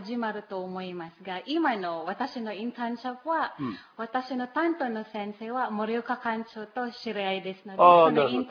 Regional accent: Sorsogon, Bicol Region, Philippines; now in Japan; もともと私のふるさとはマニラの南ところにある町です。

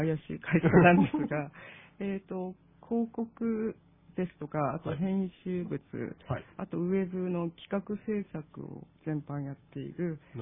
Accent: Hokkaido, Japan; 小学校の1年くらいまでしかいなかったので、 あとは父親の転勤で道内あちこち行きまして。

